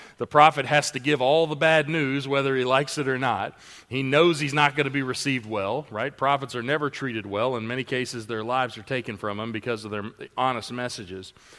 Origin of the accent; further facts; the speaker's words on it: England, United Kingdom; I'm an English guy, and it's still a little too metaphorical for me.